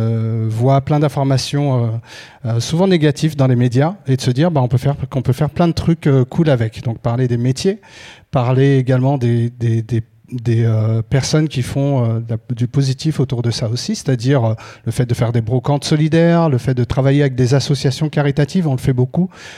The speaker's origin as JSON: {"language": "French", "town": "Créteil", "region": "Île-de-France", "country": "France", "tie": "born or raised there", "said": "je viens de Créteil. Je ne sais pas pourquoi j'aime bien dire ça. Je vais me présenter là, la tour où j'ai vécu lors de mes jeunes années."}